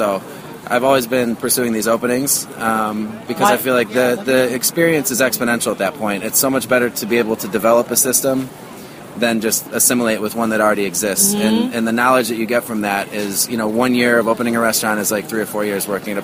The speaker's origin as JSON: {"language": "English", "town": "Cleveland", "region": "Ohio", "country": "United States", "tie": "born or raised there", "lives_now": "New York, United States", "said": "I grew up in Cleveland. I've been in New York for about the last 10 years, but coming originally from Cleveland, Ohio."}